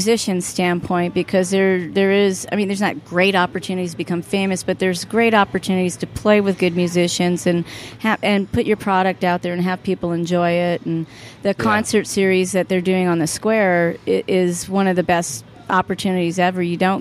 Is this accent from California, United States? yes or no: yes; Fullerton, California, United States; also born or lived in Arizona; I grew up between Arizona and Southern California. Fullerton, California is where I went to high school and spent most of my years there.